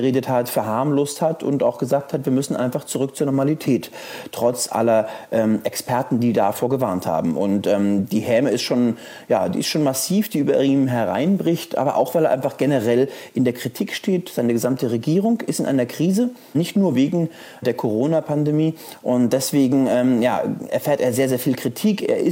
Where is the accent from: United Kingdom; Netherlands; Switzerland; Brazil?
Brazil; now in Germany; Brasilien, wo ich herkomme, ist ein Risikogebiet